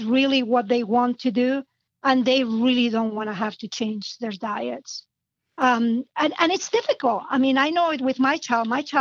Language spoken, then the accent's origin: English; Barcelona, Catalonia, Spain; So I grew up in Barcelona, Spain, where food really matters to us, where we have healthy foods.